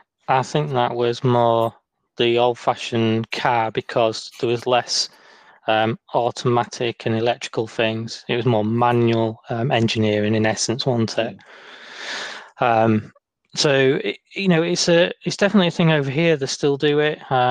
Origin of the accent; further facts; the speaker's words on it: East Midlands, United Kingdom; like we've said, I'm from Lincolnshire.